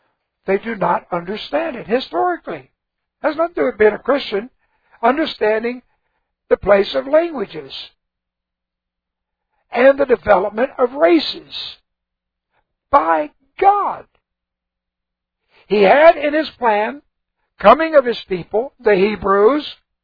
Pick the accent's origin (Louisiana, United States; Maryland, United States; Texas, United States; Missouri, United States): Texas, United States; I'm a Texan. I love Texas.